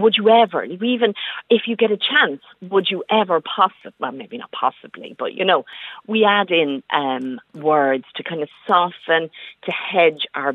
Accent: County Cavan, Ireland; Or they made a good Cayley, because I'm from Cavan, and that would be something that would be a Leitrim.

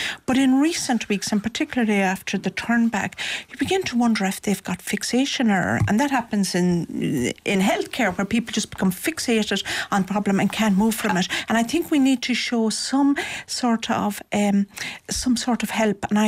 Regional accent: Ireland; accent: Irish; Very conscious of your Irish accent, but I was never ever shown any sort of distaste or anything being an Irish person.

